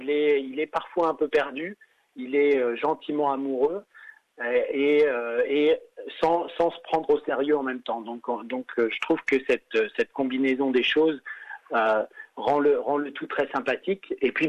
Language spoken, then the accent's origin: French; France; moved away; je suis parti de France il y a un certain temps